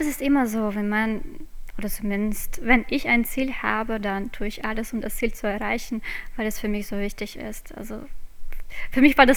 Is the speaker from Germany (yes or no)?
no; Riga, Latvia; also born or lived in Jūrmala; Ich bin in Riga geboren. Obwohl jetzt, also ich habe, bis ich, glaube ich, 14 war oder 15 war, habe ich in Riga gelebt. Und dann sind wir nach Jūrmala umgezogen.